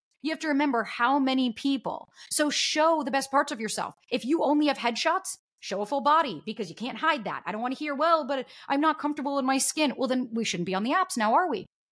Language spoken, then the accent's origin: English; New York, United States; I'm new from New York. Go easy on me.